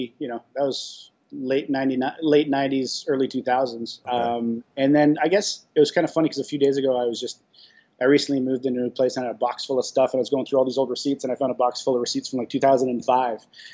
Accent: Toronto, Ontario, Canada; first language Italian; English is a second language; Yeah, I grew up in Toronto, first generation Canadian. Like, my parents immigrated here in 63. So okay. My first language wasn't even English when I grew up.

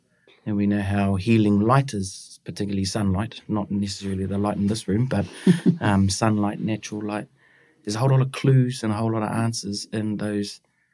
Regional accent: Waikare, Northland, New Zealand; also born or lived in Kawakawa; growing up, I was born in Kawakawa. My parents ran the school in the bush in Waikare. And so my pito was buried up there.

